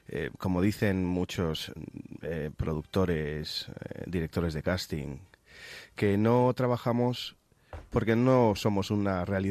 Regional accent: Spain; Pues nuestra realidad es que somos españoles

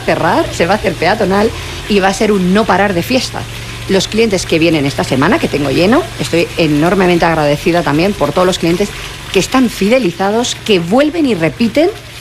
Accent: Inca, Balearic Islands, Spain; Yo soy de Inca, sí, yo soy de pueblo, pero mi pueblo es muy grande.

